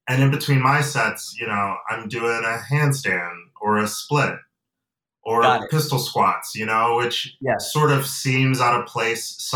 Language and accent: English; Atlanta, Georgia, United States; also born or lived in Nigeria; Well, I say that I'm from Nigeria and I'm from Georgia, because I was born in Atlanta. But my family, I come from a family of immigrants, and I have dual citizenship.